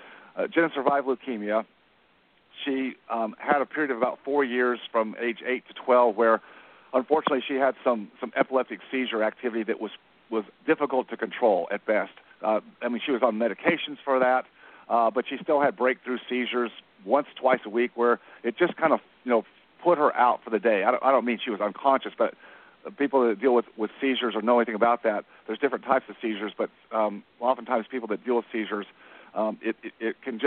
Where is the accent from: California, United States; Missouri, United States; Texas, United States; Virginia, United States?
Texas, United States; Dallas; I come from Dallas, so I took a different route.